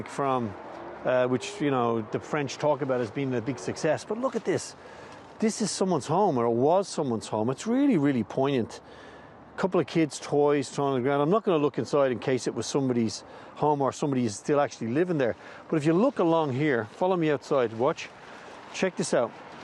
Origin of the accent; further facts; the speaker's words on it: Dublin, Leinster, Ireland; growing up in Dublin